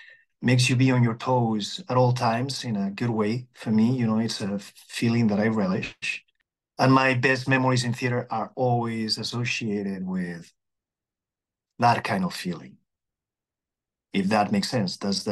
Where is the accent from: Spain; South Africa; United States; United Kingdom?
Spain; moved away; I'm originally from Spain, and that is my background.